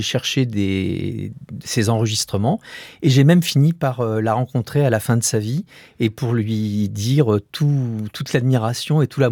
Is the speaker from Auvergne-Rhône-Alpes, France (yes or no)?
no; Paris, Île-de-France, France; J'ai grandi à Paris, dans le 15e arrondissement